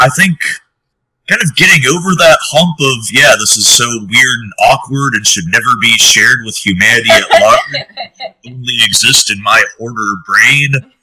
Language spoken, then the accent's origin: English; Beckley, West Virginia, United States; That's back in my hometown of Beckley. Yeah, we do historical dramas and musicals down there. And it's cool because, I mean, I basically grew up around that theater.